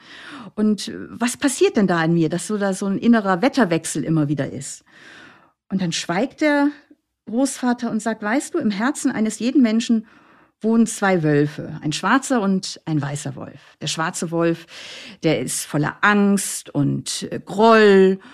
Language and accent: German; Flensburg, Schleswig-Holstein, Germany; Ich komme aus Flensburg